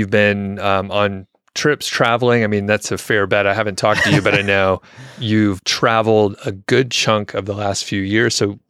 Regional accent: the South, United States; Some other people from the South, like I'm originally from the South

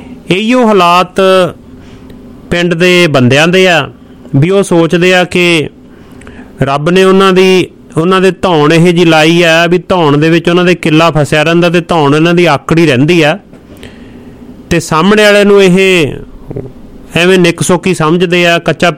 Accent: Punjab, India; ਅਸੀਂ ਪੰਜਾਬ ਤੋਂ ਆਏ ਹਾਂ ਅਤੇ ਉਹ ਮਾਨਸਿਕਤਾ ਨਾਲ ਹੀ ਲੈ ਕੇ ਆਏ ਹਾਂ

